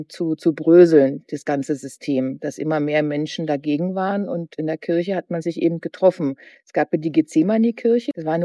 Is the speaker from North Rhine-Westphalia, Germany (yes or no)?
no; Berlin, Germany; Ich bin 1970 in Ost-Berlin geboren worden, im Friedrichshain, und habe sozusagen bis zur Wende Schule, Kindergarten, Ausbildung, meine erste Arbeitsstelle. Und als die Wende kam, war ich 18.